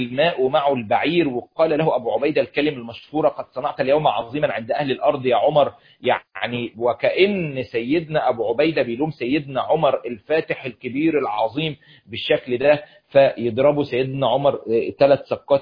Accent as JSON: {"language": "Arabic", "country": "Egypt"}